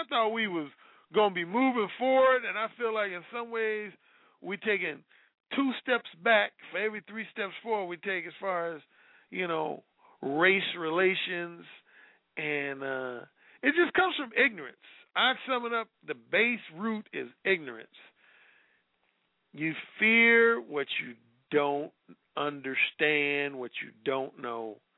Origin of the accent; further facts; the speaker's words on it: Gary, Indiana, United States; But I grew up in Gary, Indiana, which for a while was the most black city in the United States.